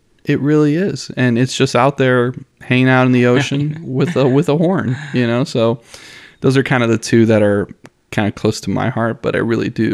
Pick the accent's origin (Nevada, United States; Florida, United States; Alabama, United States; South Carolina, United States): Florida, United States; Miami; so my family's from Honduras. I grew up in Miami.